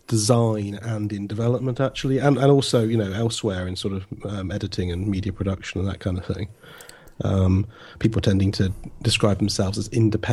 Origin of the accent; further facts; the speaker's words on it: Wells, South West England, United Kingdom; I'm from Wells in sunny Somerset.